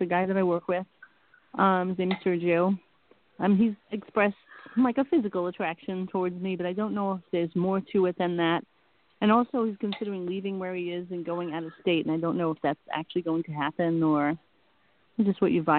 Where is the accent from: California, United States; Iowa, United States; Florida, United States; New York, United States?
New York, United States; I'm from New York. Well, I'm from New York, but I'm in New Jersey at the moment.